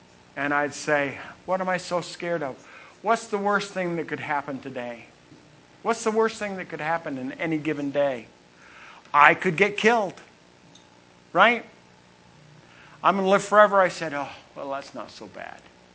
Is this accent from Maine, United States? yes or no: yes; Princeton, Maine, United States; When I first went to college, out in Illinois. I came from Princeton, Maine.